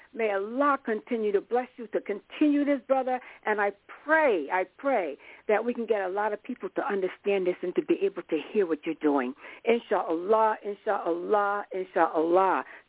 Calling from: Hamden, Connecticut, United States; Hamden, Connecticut.

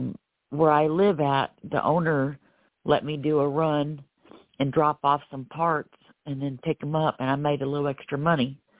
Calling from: Florida, United States; I'm calling from Florida.

